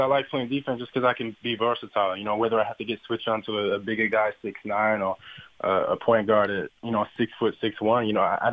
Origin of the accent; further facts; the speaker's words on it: Australia; growing up in Australia, it's a very safe place, very good to, like, raise kids and everything like